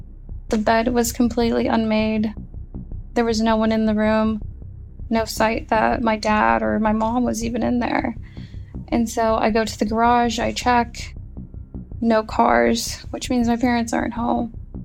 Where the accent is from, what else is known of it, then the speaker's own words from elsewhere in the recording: Dallas, Texas, United States; I'm from Dallas, Texas.